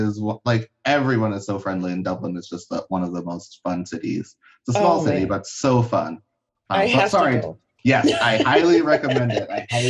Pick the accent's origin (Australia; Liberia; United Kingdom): Liberia; now in United States; Because I'm from Liberia, so I don't use the, like, I was born there. So I don't use the phrase African-American, because I'm not.